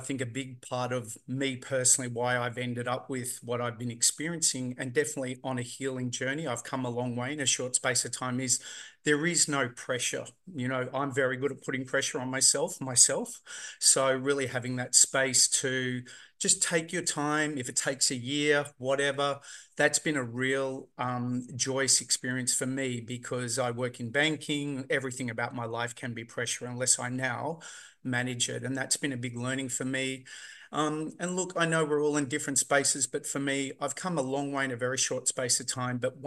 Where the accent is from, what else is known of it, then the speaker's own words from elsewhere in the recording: Australia; I'm from Australia.